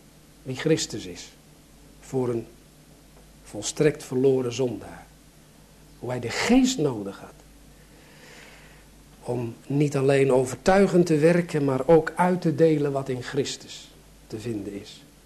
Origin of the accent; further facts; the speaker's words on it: Sliedrecht, South Holland, Netherlands; born there; Het zal ongeveer 1930 geweest zijn in mijn geboorteplaats Sliedrecht.